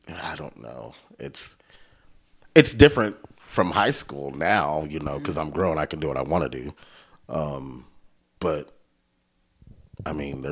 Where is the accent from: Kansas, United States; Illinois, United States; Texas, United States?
Kansas, United States; El Dorado; also born or lived in Wichita; I went to here in Wichita until eighth grade. And eighth grade, I transferred and moved to El Dorado, and did eighth grade through 12th in El Dorado.